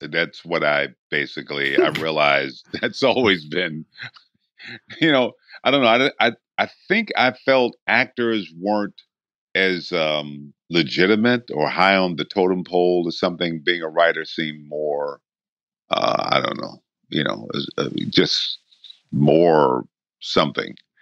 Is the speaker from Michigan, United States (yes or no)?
yes; Michigan, United States; No, I'm from southwestern Michigan